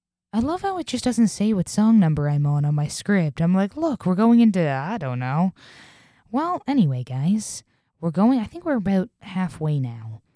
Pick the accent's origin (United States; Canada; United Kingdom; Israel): United Kingdom; I'm also British.